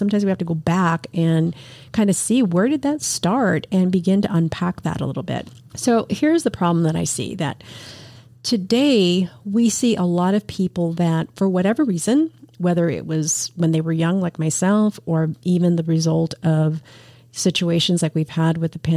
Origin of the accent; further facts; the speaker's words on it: New York City, New York, United States; born there; And I was born in New York City. But I think living between those two cultures were so different. You know, we spoke Spanish at home, spoke English at school.